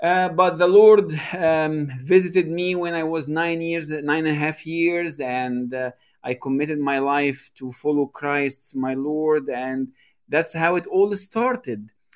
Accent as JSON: {"language": "English", "town": "Cairo", "region": "Cairo Governorate", "country": "Egypt", "tie": "born or raised there", "said": "I was born and raised in Egypt. I love Egypt. It's a beautiful country. And I was born in Cairo. That's the capital of Egypt. I was born in a family that is, by all measures, you can call this a cultural Christian family."}